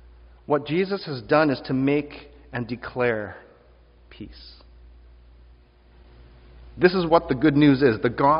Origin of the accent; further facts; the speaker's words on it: Canada; born there; I really take my citizenship for granted as a Canadian who was born here.